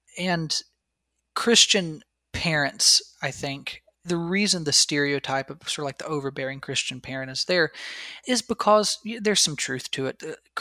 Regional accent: Appalachia, United States; I come from Appalachia. We are hillbillies through and through.

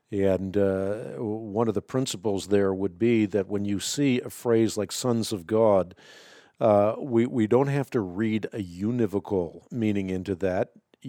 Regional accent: Netherlands; first language Dutch; English is a second language; Yeah, well, I'm still learning. I'm Dutch. That's my first language, so I love the English language

